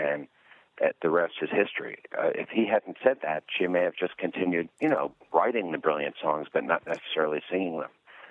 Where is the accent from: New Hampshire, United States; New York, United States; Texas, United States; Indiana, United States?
New York, United States; Because that's what I grew up with. I was in New York, but my father would come home and he'd say